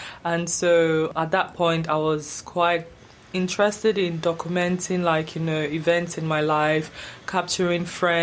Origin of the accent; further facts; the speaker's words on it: Lagos, Nigeria; my childhood growing up in Lagos, Nigeria, and just what that was like for me